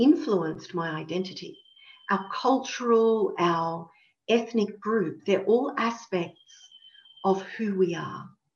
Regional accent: Australia; Sometimes we do voice as an Australian I, as an Australian I feel, or as an Australian I see things like this.

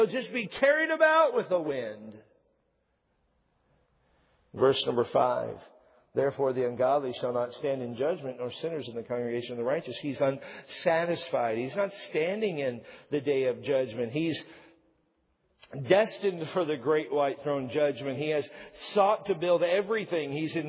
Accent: Washington, United States; I remember growing up as a kid, growing up in Washington

